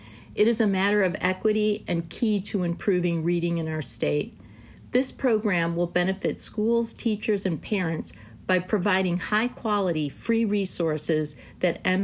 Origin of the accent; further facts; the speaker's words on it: Bethesda, Maryland, United States; from Bethesda, an advocate for struggling readers